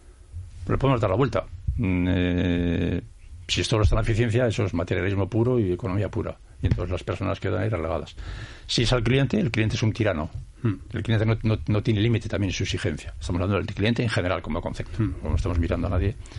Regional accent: Sopuerta, Basque Country, Spain; soy de Sopuerta, no soy del centro de Bilbao

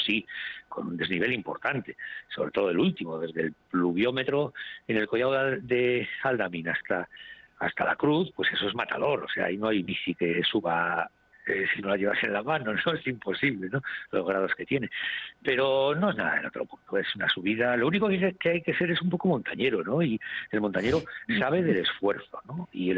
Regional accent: Basque Country, Spain; Así, como que somos vascos.

